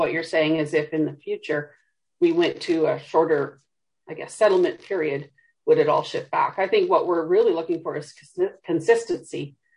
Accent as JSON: {"language": "English", "country": "Canada", "said": "I am Canadian, Zed."}